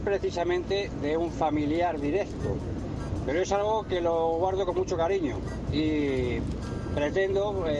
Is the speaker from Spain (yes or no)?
yes; Madrid, Community of Madrid, Spain; de Madrid